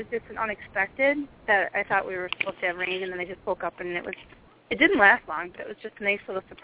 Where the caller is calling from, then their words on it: Wisconsin, United States; I'm calling from the United States.